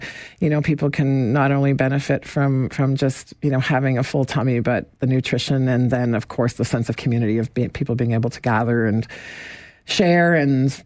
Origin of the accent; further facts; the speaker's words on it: Kitchener, Ontario, Canada; I was born in Kitchener, and I grew up here in the city. Spent my high school years just outside of the city in the town of Petersburg, and went to Waterloo Oxford High School. So this is home for me.